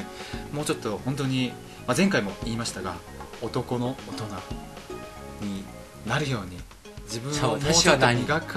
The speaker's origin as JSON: {"language": "Japanese", "country": "South Korea", "second_language": "Japanese", "said": "実際私半分韓国人として韓国で18年ぐらい住んでましたから"}